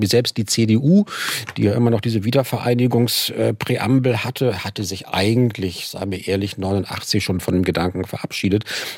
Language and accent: German; Lower Saxony, Germany; also born or lived in Hamburg; now in Berlin, Germany; ja, ich bin aufgewachsen in der Lüneburger Heide. Da habe ich auch die 80er Jahre verbracht im Wesentlichen, Ende der 80er nach Hamburg zum Studieren gegangen. Bin dann 99 nach Berlin gekommen